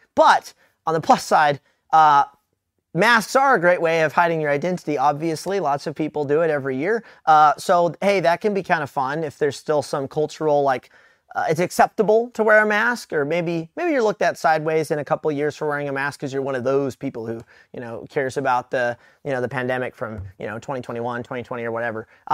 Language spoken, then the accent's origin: English; United States; I'm not from around there. I didn't have a South African accent in Kenya, you know. I'm obviously an American, you know, in Africa.